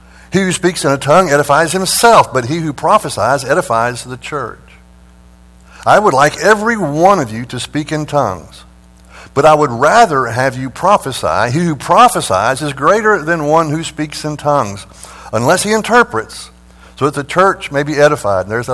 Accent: United States; accent: Texan; and English is still my second language. You know, Texan and Oki is my first language.

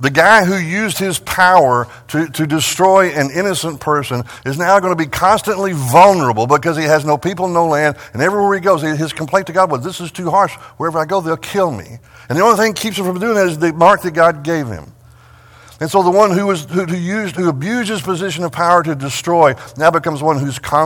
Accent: Texas, United States; and I was raised in West Texas. You just got to stop and enjoy the rain and celebrate it when it comes.

